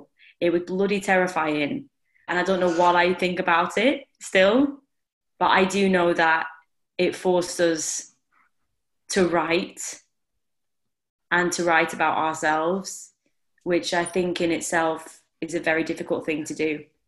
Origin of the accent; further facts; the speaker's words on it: Darwen, North West England, United Kingdom; accent: Lancashire; also born or lived in Australia; I've lived all over the place, but my kind of most influential years were probably up north at Northwest, a town called Darwin, as you can hear from my Lancashire accent. That's where I spent most of my time, but my last 3 years of education were in Australia.